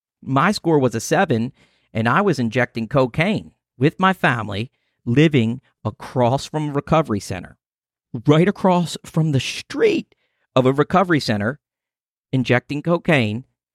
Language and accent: English; Baltimore, Maryland, United States; born there; And I was born in Baltimore City.